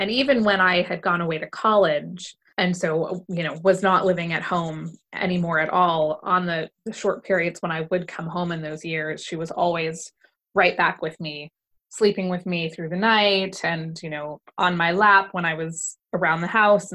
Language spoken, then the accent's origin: English; Brooklyn, New York, United States; I grew up, I was born in Brooklyn, and we lived in Park Slope. My parents bought the house there sometime in the 70s, and we lived there until 93. So I was 9 years old when we moved out of the city.